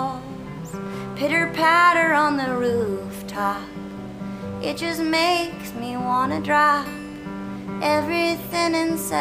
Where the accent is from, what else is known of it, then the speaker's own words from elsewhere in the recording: Truckee, California, United States; born there; I was born in Truckee, California, which is by Lake Tahoe, kind of east north central California.